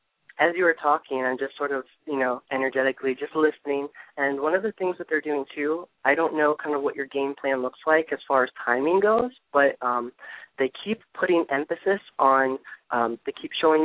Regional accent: Ohio, United States; and I'm from Ohio, so when I hear, like, Midwestern states

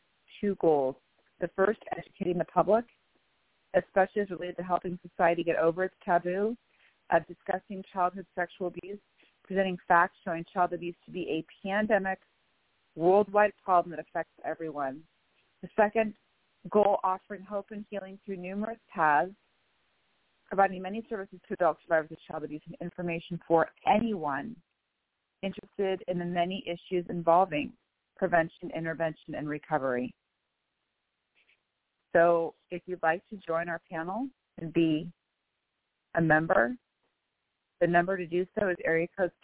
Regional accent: Bellevue, Washington, United States; I am from Bellevue, Washington.

